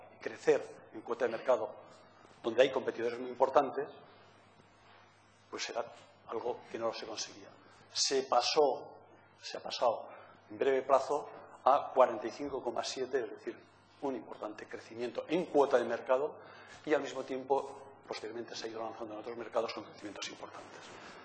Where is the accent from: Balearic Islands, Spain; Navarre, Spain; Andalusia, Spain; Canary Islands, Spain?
Navarre, Spain; Soy de la Ribera de Navarra y por tanto soy un poco bruto.